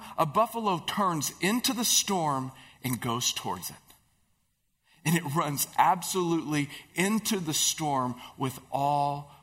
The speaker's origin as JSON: {"language": "English", "region": "Oklahoma", "country": "United States", "tie": "born or raised there", "said": "I grew up in Oklahoma, and Oklahoma is about as flat as Iowa is."}